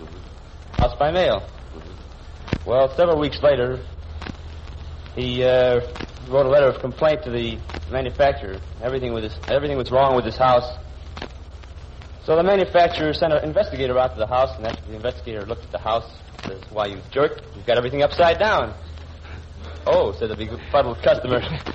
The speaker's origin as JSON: {"language": "English", "town": "Chicago", "region": "Illinois", "country": "United States", "said": "Hello. Chicago, Illinois."}